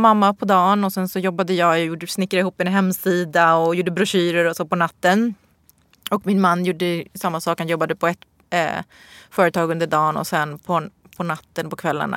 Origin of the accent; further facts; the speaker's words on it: Italy; Som italienare tänker vi alltid på vad vi äter.